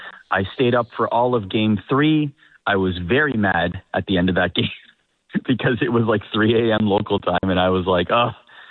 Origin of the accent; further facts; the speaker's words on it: Toronto, Ontario, Canada; I'm born and raised in Toronto.